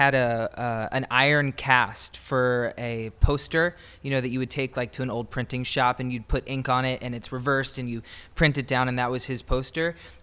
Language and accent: English; Nashville, Tennessee, United States; being a singer growing up in Nashville